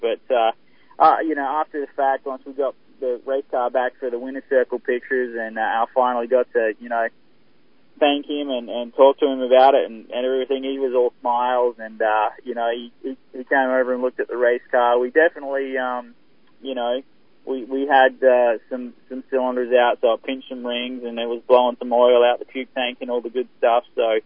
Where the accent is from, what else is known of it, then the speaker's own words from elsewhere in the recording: Australia; now in Indianapolis, United States; I live in Indianapolis, but I'm from Australia